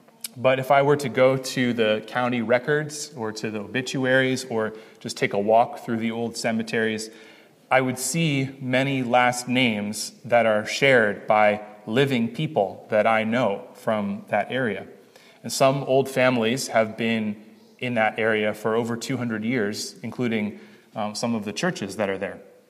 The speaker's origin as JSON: {"language": "English", "country": "United States", "said": "I'm an American, partly because I've kind of bounced around myself in ministry and missions and not really been rooted in one place in my adult life"}